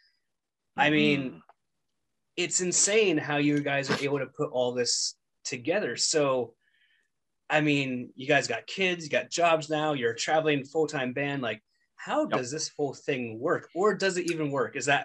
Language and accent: English; Owen Sound, Ontario, Canada; born there; I was born in Owen Sound, and I can't recall anyone that talented ever coming from Owen Sound.